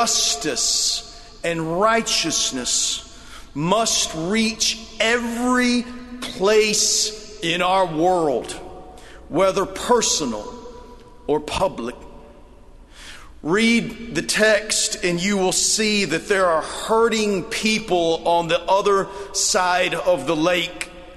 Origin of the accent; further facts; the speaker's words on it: Lubbock, Texas, United States; I'm from Lubbock. We don't believe in water.